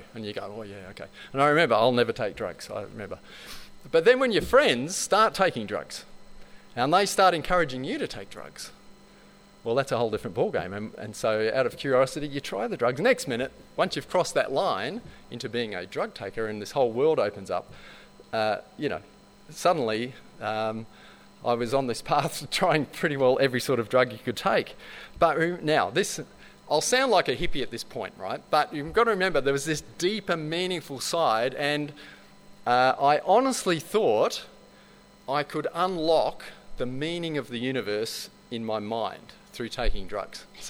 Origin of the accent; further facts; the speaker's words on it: Adelaide, South Australia, Australia; I grew up in Adelaide. My parents were Catholic, sent me to Catholic primary school, Catholic high school.